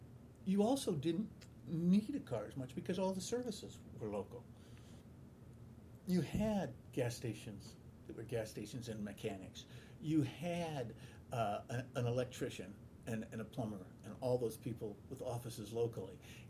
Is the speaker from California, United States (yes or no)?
yes; Mill Valley, California, United States; And I was growing up in Mill Valley, the parade would start out in Alto, come by my place at Nelson